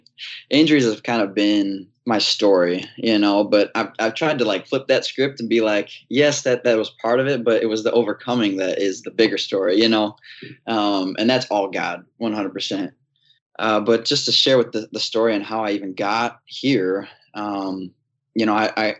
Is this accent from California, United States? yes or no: no; Aurora, Illinois, United States; Yeah, I am originally from Aurora, Illinois. Did most of my growing up in that area.